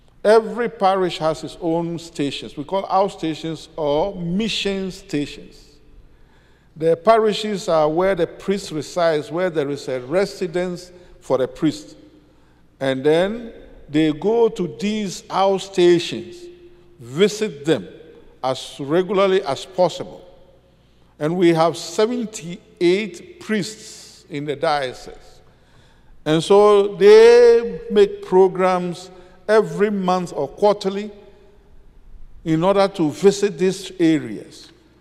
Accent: Ghana; So whenever I say I'm from Ghana, it evokes again a new relationship.

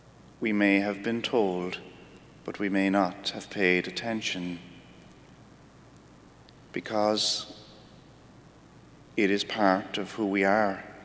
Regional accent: Ireland; accent: Irish; They tell me I'm from Ireland because of my accent, which in an amazing way is something that I didn't choose. I was born into a particular country

